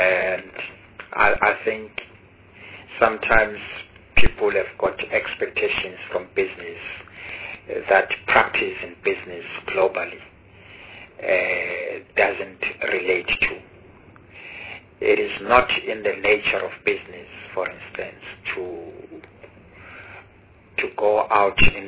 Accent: South Africa; and as a South African business community, I think we have chosen the route of engaging.

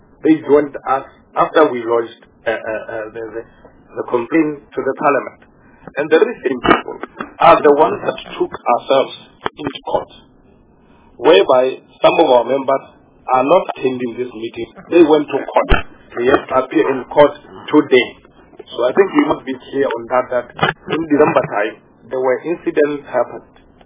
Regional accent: Free State, South Africa; I'm from Free State

